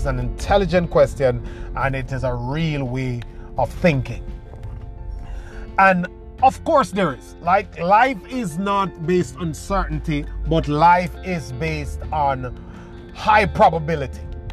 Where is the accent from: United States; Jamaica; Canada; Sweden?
Jamaica; because we are from Jamaica.